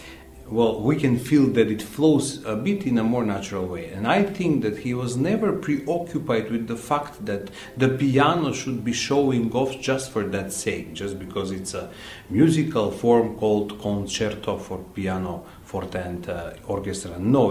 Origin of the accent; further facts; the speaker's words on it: North Macedonia; English is a second language; now in Romania; Now we are in Romania. I'm from Macedonia, and the historical background of constant struggle, I would say, helps the intensity of emotions in general in life.